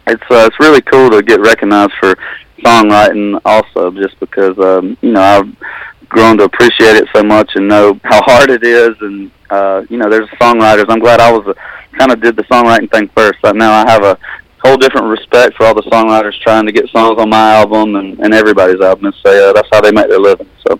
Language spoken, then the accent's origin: English; Georgia, United States; I'm from South Georgia